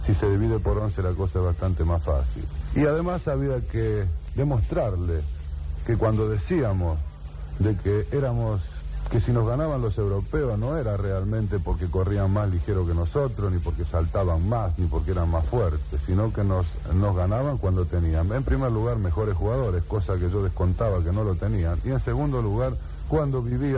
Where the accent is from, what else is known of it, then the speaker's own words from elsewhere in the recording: Argentina; Pero pienso que la suerte mayor es de haber luchado permanentemente en la defensa de las características del fútbol argentino y, por qué no, rioplatense. Mi país pasó una larga historia de frustraciones